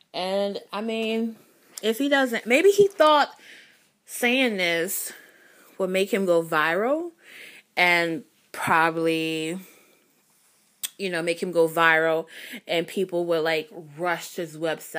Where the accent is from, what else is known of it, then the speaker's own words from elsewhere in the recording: Chicago, Illinois, United States; And he's from Chicago. I'm from Chicago.